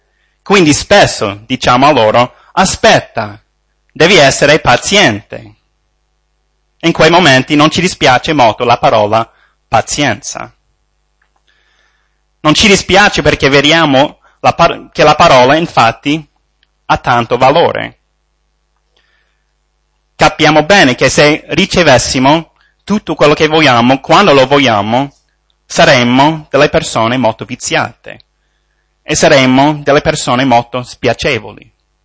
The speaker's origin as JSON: {"language": "Italian", "country": "United States", "second_language": "Italian", "said": "provengo dagli Stati Uniti, quindi sono straniero e non sono madrelingua. La seconda è che ho imparato il mio italiano a Roma"}